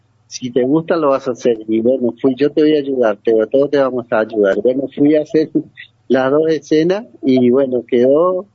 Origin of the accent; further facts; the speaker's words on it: Cantera, Itapúa, Paraguay; also born or lived in San Luis del Paraná; Y yo nací en San Luis del Paraná, ahí cerca de Encarnación, pero desde muy chiquito nos mudamos a Pastoreo, a Cantera, ahí cerca de San Benito.